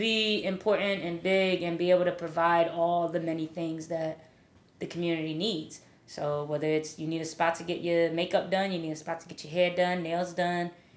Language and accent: English; Springfield, Massachusetts, United States; now in Brooklyn, United States; No, I'm from Springfield, Massachusetts.